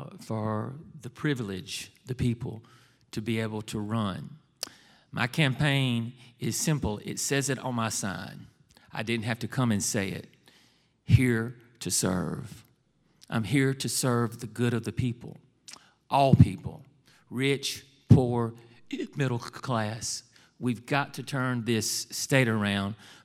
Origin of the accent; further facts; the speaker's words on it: Jena, Louisiana, United States; I'm proud to tell you that I am from Gina.